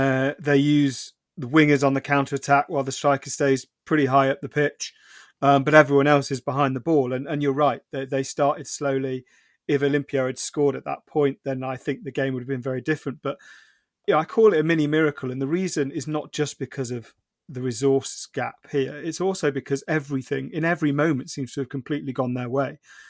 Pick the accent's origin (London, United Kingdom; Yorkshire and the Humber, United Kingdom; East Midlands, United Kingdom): East Midlands, United Kingdom; Nottingham; I grew up in Nottingham